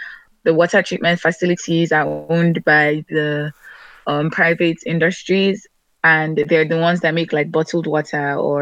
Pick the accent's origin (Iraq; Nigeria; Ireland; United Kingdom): Nigeria; moved away as an adult; now in United States; Okay, so I come from Nigeria. I came here in 2015 to start.